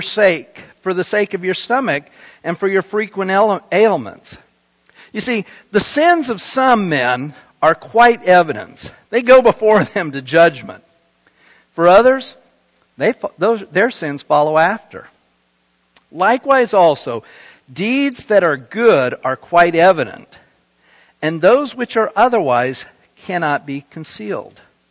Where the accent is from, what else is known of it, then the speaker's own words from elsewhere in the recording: Salt Lake City, Utah, United States; You know, I grew up in Salt Lake City. Salt Lake City is the home of the Mormon Church.